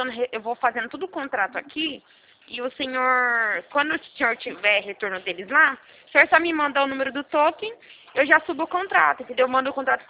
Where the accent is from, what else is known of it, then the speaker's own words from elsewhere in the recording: Americana, São Paulo, Brazil; Não, sou de Americana, interior de São Paulo.